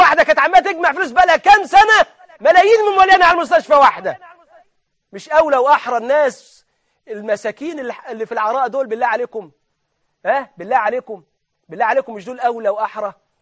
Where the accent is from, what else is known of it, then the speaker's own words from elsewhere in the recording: Egypt; إحنا كمصريين فين النخوة وفين الكرامة